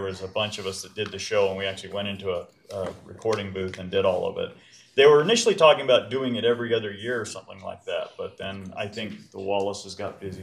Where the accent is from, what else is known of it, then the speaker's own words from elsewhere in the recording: South Jordan, Utah, United States; I was born and raised in South Jordan.